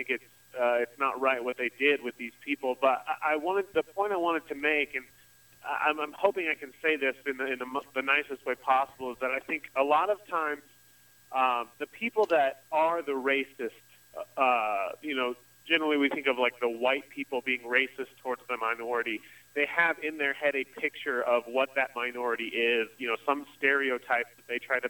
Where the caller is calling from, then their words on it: Greeley, Colorado, United States; I live there now. Obviously, I'm calling from there.